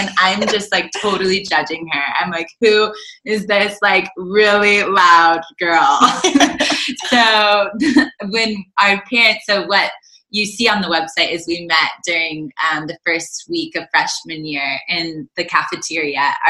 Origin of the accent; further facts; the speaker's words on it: North Carolina, United States; Yeah, okay, so … I am from North Carolina, so the mountains of North Carolina, pretty much opposite of LA.